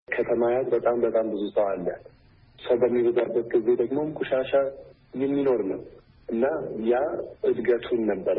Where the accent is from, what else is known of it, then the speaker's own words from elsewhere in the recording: Addis Ababa, Ethiopia; እኔ ያደግኩት አዲስ አበባ ነው።